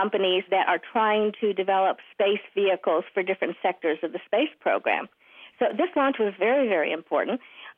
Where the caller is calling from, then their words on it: Bartlesville, Oklahoma, United States; I'm calling from Bartlesville, Oklahoma.